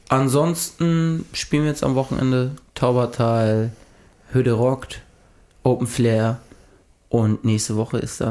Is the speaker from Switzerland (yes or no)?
yes; Switzerland; aber ich bin halt Schweizer, ne?